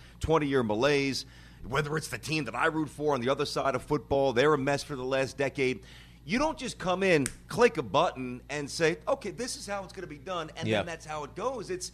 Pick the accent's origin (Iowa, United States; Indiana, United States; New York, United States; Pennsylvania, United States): New York, United States; You know, growing up in New York, the Giants were the team that I never had any emotional connection